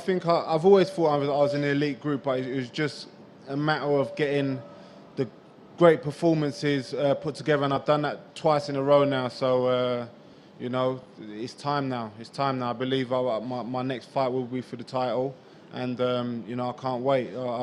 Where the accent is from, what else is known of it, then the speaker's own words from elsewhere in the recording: London, United Kingdom; It was great to deliver devastating KO in front of my hometown crowd in London.